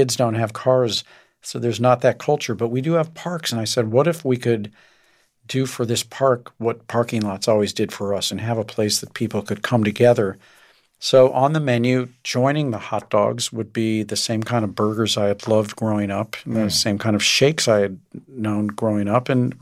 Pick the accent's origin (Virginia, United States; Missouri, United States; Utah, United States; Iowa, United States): Missouri, United States; St. Louis; it was basically just going into my own memory bank from growing up in St. Louis, all the things that I used to love doing.